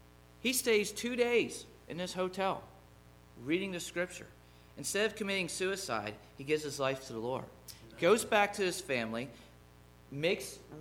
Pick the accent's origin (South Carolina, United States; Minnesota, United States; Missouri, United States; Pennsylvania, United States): Pennsylvania, United States; Lock Haven; I'm a Christian from Lock Haven, Pennsylvania.